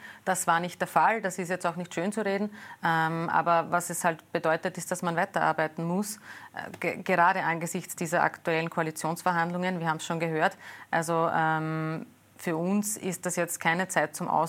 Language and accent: German; Vienna, Austria; ich bin Wienerin, das hört man jetzt vielleicht ein bisschen heraus